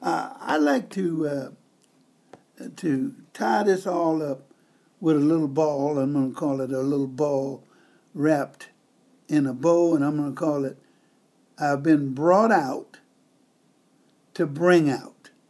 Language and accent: English; Mississippi, United States; Now, I was raised in Mississippi many years ago.